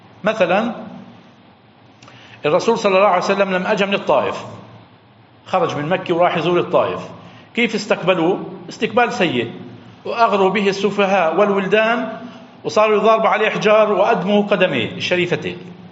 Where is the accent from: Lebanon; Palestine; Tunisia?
Palestine; هنا عندنا في فلسطين